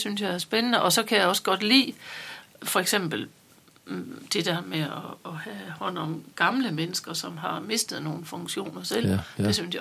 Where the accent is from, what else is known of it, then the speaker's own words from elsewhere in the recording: Struer, Central Denmark Region, Denmark; Så jeg boede i Struer og gik i skole i Struer og blev student i Struer.